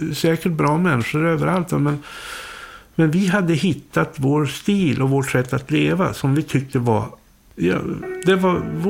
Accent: Stockholm, Stockholm County, Sweden; Jag var ju inte Loftahammarsbo. Jag var en stockholmare som var intresserad av området

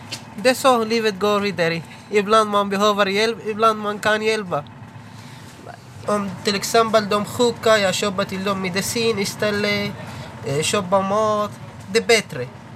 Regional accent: Damascus, Damascus Governorate, Syria; Swedish is a second language; now in Sweden; Jag kommer från Syrien, Damaskus. Jag är född i Syrien.

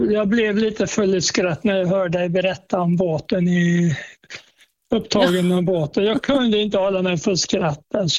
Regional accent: Gothenburg, Västra Götaland County, Sweden; now in Halmstad, Sweden; Jag kommer ju från Göteborg då

